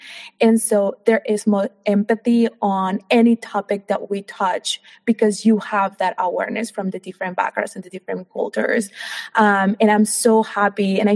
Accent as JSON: {"language": "English", "country": "Colombia", "said": "I mean, I am an immigrant. I'm from Colombia."}